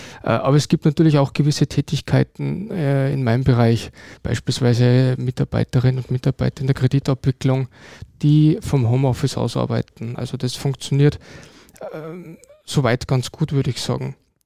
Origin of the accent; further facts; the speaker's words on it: Salzburg, Austria; now in Upper Austria, Austria; Also ich bin Salzburger. Ich bin erst seit 4 Jahren Oberösterreicher, weil ich mit meiner Frau dort Haus gebaut habe.